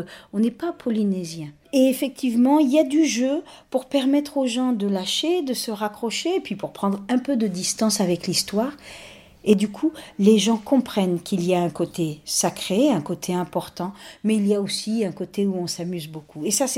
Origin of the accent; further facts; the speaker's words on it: France; de là où j'ai grandi, hein, de cette France, de cette métropole